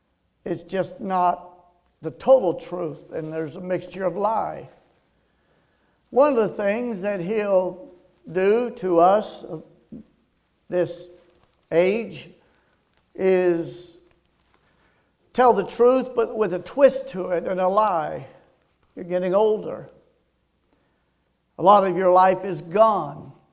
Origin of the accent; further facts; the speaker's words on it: Ventura, California, United States; But I often think, oh, Ventura. I loved growing up in Ventura.